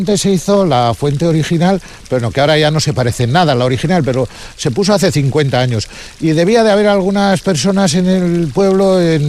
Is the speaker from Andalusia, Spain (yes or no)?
no; Gaceta, Basque Country, Spain; Yo soy de Gaceta, o sea, yo he nacido en la Llanada.